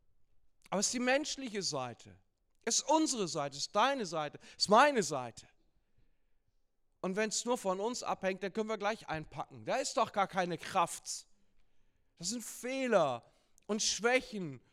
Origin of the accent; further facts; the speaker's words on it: Lower Saxony, Germany; bin ich auch kein Bremer, bin ich auch Niedersachse